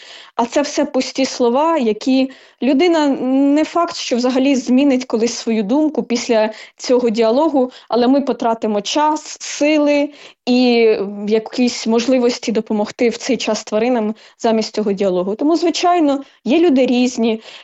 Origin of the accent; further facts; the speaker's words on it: Kharkiv, Kharkiv Oblast, Ukraine; Хоча я народилась в Харкові і вже 20 років тут живу, і ніколи далеко звідси не їхала, завжди тут.